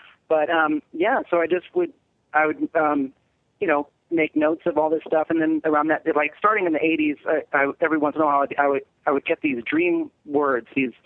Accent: California, United States; Well, I grew up in Marin County, California, and there's just a lot of weird stuff here.

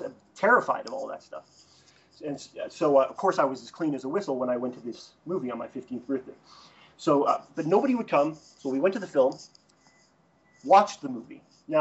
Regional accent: Edmonton, Alberta, Canada; I'm from Edmonton, Alberta, originally, and it's the birthplace of Marshall McLuhan, I might add.

